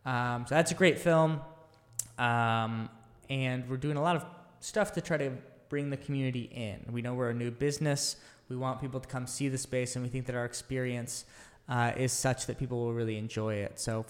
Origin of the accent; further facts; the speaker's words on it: Los Angeles, California, United States; In my hometown of Los Angeles, a single movie ticket is something like $13.95